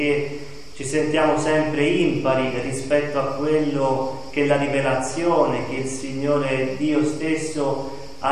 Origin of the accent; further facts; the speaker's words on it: Florence, Tuscany, Italy; E essendo fiorentino e ricordandomi la chiesa